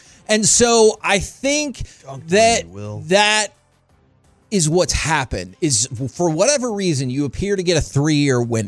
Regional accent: Texas, United States; And I am a Cowboys fan. We were all born and raised in the Metroplex.

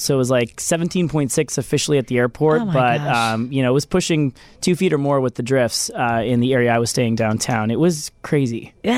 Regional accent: Wisconsin, United States; Yeah, I grew up in Northeast Wisconsin, and, you know, we got our fair shares of good-sized storms.

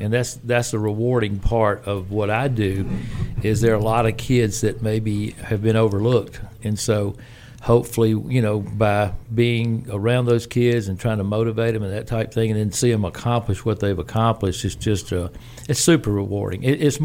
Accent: Meridian, Mississippi, United States; I think back of growing up in Meridian and all the great coaches that were at Meridian High School during the time that I was coming through that impacted my life

